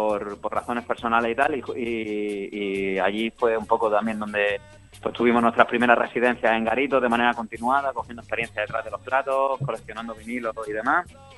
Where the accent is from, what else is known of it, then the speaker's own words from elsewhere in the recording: Granada, Andalusia, Spain; now in Barcelona, Spain; yo soy granadino, pero vivo en Barcelona ya desde hace varios años